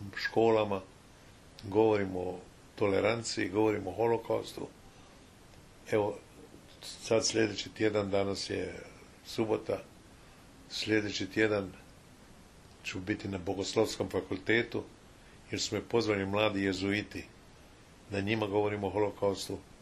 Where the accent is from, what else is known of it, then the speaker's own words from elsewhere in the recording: Zagreb, City of Zagreb, Croatia; now in Los Angeles, United States; Idem kući u Zagreb i bit ću u Zagrebu 6 mjeseci za vrijeme ljeta, a onda ću opet doći za vrijeme ljeta u Los Angeles. I tako od 2006. danas je 2011. znači skoro 5 godina, je 5 godina ovako živim.